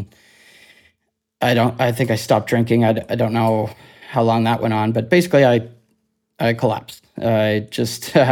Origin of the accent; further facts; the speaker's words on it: Nova Scotia, Canada; I'm 39. I'm from Cape Breton Island. So that's the northeastern tip of Nova Scotia on the east coast of Canada.